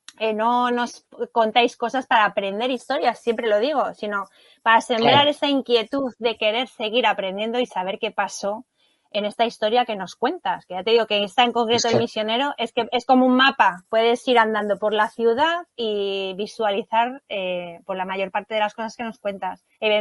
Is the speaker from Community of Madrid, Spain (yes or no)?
yes; Madrid, Community of Madrid, Spain; born there; accent: Canarian; now in Fuerteventura, Spain; aunque yo no soy nacida en Canarias por el acento tan marcado canario que tengo, que siempre lo digo, nací en Madrid y soy hija adoptiva totalmente ya de Fuerteventura